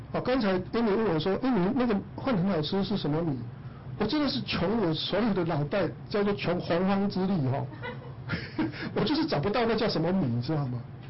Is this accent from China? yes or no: no; Taiwan; 我们台湾人在讲说一夜大一寸，